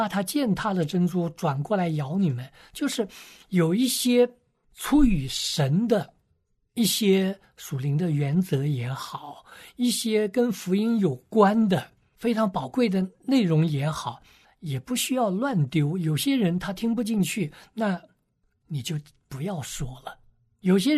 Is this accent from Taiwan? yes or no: no; China; 我们中国人常说旁观者清